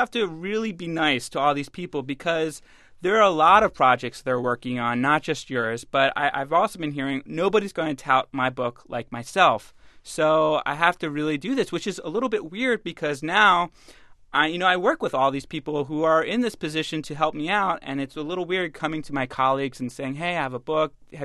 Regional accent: Philadelphia, Pennsylvania, United States; now in Washington, United States; two here in D.C. and two in Philadelphia, my hometown.

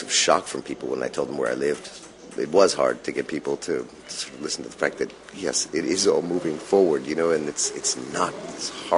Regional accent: United States; Of course, I'm an American, and I miss my country, and I do miss it

